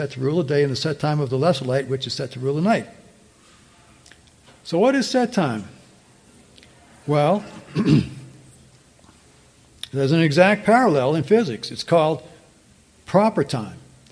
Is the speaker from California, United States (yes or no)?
no; New Orleans, Louisiana, United States; So you're watching an NFL game being played in the Superdome in New Orleans, let's say, my hometown